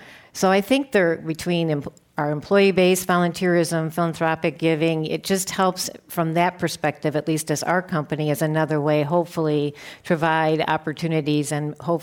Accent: Midwest, United States; I came from the Midwest, and believe me, I enjoy living here.

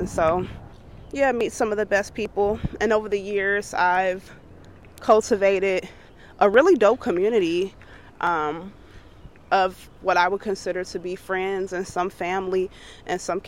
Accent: Chicago, Illinois, United States; I am from Chicago, born and raised, Southside, born and raised.

